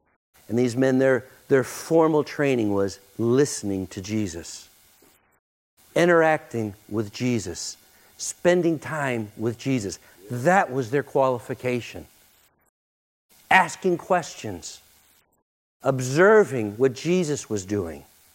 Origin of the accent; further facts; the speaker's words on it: United States; 99% of my life has been spent in the West. And I'm an American.